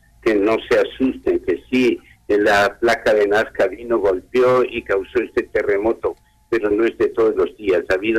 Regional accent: Ecuador; porque todos somos ecuatorianos y todos somos hermanos

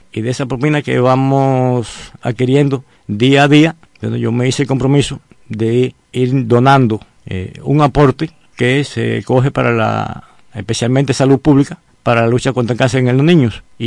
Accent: Cuba; como cubano al fin tiene su la música engrabada en el alma

